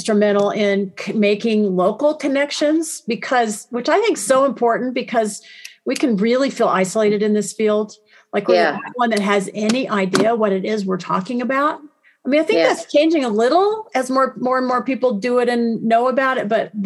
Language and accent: English; Kansas, United States; I grew up in Kansas. I grew up very close to Kansas State University.